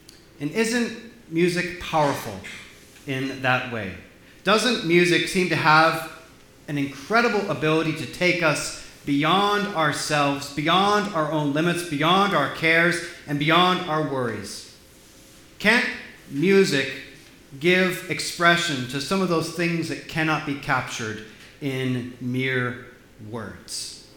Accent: Spokane, Washington, United States; when I was growing up in Spokane, Washington, music was very much a staple in my home.

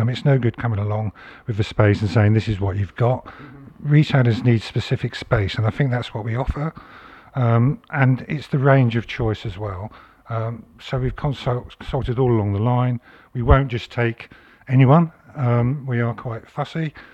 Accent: Guildford, South East England, United Kingdom; I was born and bred in Guildford.

